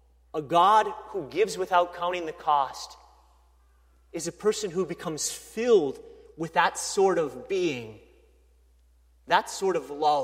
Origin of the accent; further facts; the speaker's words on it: Hazleton, United States; I grew up in Hazleton, a little farm town